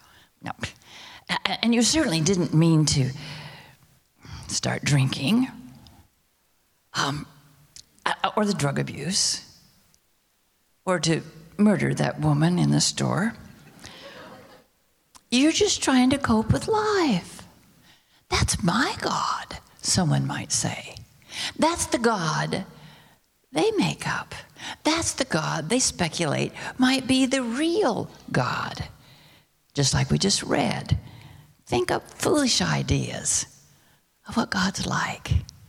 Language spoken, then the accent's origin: English; Amboy, Washington, United States; When I was growing up in Amboy, Washington, a church that my dad served as a Methodist pastor, small little rural churches